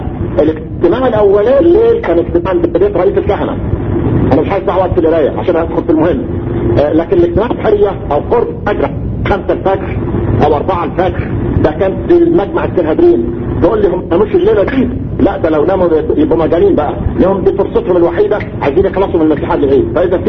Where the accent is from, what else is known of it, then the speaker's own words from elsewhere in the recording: Egypt; مش مهم انا كمصري بفهم ايه